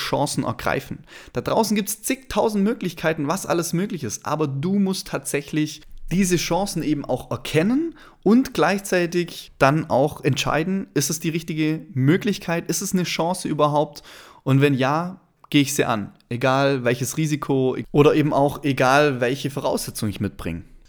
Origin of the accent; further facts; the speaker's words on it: Baden-Württemberg, Germany; accent: Swabian; Deswegen achte nicht groß auf meinen Dialekt, wie man es hört. Ich komme aus dem schönen Schwabenland und ich kann es auch nicht ganz ablegen